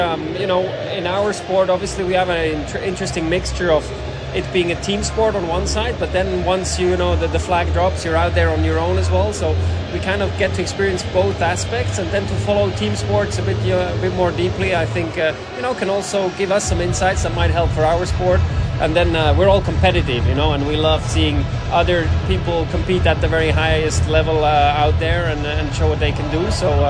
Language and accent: English; Bern, Switzerland; English is a second language; I mean, I'm from Bern in Switzerland, and, you know, we have a nice stadium over there as well.